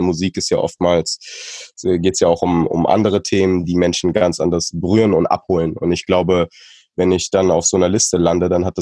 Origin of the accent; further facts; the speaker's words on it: Wiesbaden, Hesse, Germany; also born or lived in Fulda; einer relativ kleinen deutschen Stadt, Wiesbaden 300.000 Einwohner, größtenteils aufgewachsen davor. Ich wurde natürlich davor in Fulda auf dem Land geboren, ja, und habe da die ersten 7 Jahre verbracht, aber bin einfach sehr, sehr multikulturell groß geworden